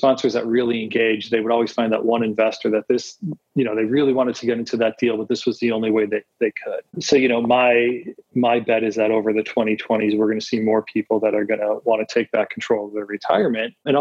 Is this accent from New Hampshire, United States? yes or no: no; Scranton, Pennsylvania, United States; I'm originally from Scranton, PA. So kind of that, you know, Rust Belt line